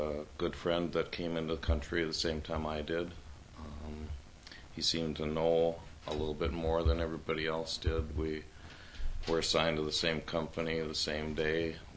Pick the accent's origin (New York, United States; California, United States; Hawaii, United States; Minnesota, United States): Minnesota, United States; Pelican Rapids; born there; I was born in Pelican Rapids.